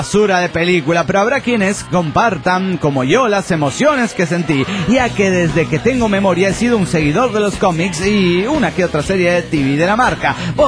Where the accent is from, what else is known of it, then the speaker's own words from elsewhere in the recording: La Paz, Baja California Sur, Mexico; de La Paz Baja, California, México.